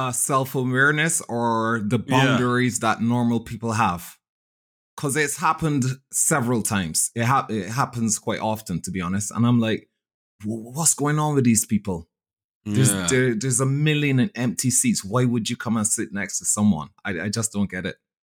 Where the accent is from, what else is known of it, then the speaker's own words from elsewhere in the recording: Barbados; Like growing up in Barbados, what's crazy to show you how different societies were.